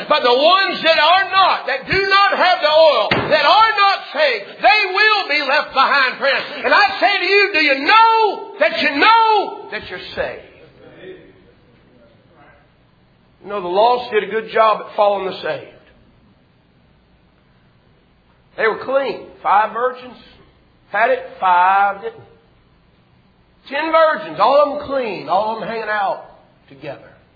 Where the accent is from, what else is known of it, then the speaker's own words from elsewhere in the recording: Massachusetts, United States; I was raised over there in Fundamental Baptist Church on Kelly Avenue, Massachusetts.